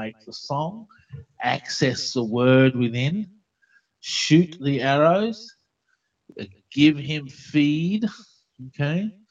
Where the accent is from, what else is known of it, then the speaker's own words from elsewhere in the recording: Australia; Good thing I'm an Aussie, isn't it?